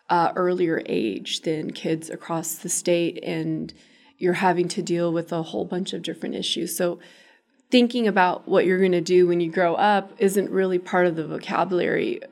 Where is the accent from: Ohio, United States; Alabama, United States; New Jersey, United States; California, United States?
California, United States; Delano; I am honored to still practice in my hometown of Delano, California, across the street from where I went to preschool as a kid.